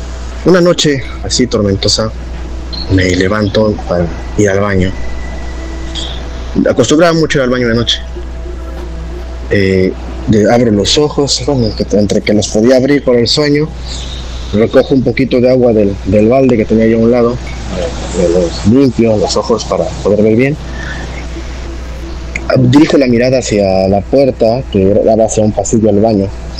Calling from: Veracruz, Mexico; soy de Veracruz.

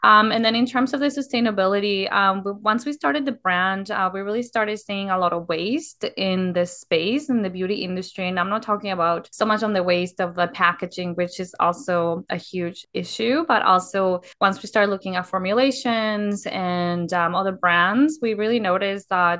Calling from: Langley, British Columbia, Canada; I am calling from Langley, British Columbia in Canada.

